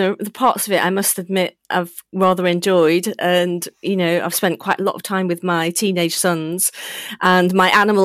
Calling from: Chepstow, Wales, United Kingdom; I'm from my home in Chepstow.

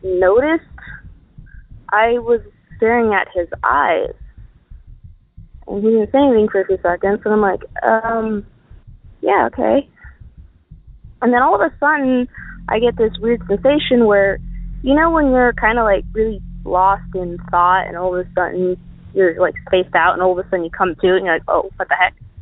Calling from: San Antonio, Texas, United States; Yeah, hi, Derek. … from San Antonio

